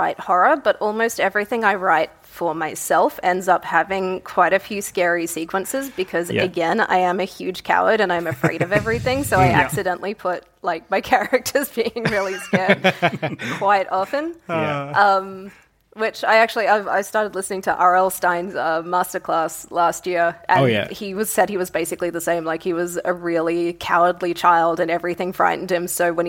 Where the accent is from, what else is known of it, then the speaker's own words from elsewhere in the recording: Northern Territory, Australia; I'm from the Northern Territory.